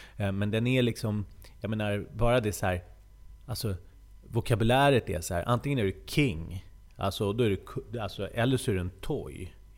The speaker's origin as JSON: {"language": "Swedish", "town": "Stockholm", "region": "Stockholm County", "country": "Sweden", "tie": "born or raised there", "said": "Min pappa är från Egypten. Min mamma är från Södertälje. Och alltså jag är uppvuxen i Stockholm i huvudsak, i massa olika ställen. Jag flyttade 14 gånger innan jag var 16. Så jag flyttade jättemycket och runt olika förorter. Jag bodde också inne i stan ibland."}